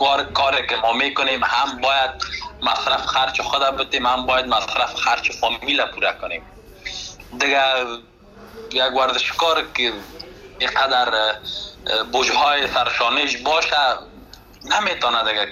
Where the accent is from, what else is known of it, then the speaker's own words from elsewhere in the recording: Afghanistan; چون خودم از افغانستان آمدم دیجه به مسابقات